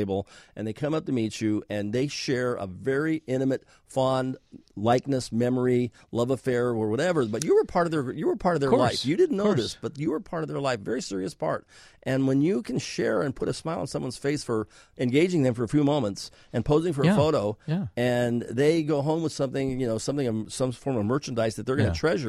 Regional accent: Hollywood, California, United States; because when you're growing up in Hollywood, when you're stand-ins, when you're a child, they use little people as a stand-in.

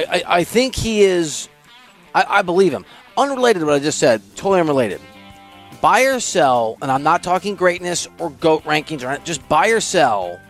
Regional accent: Iowa, United States; also born or lived in Illinois; I grew up in Iowa and the Chicago Burbs back and forth, and was a Bulls fan.

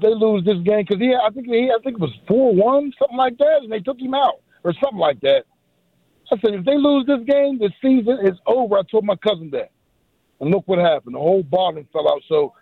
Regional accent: Pittsburgh, Pennsylvania, United States; I grew up right there in Allegheny Commons, man. We used to walk down the Three Rivers.

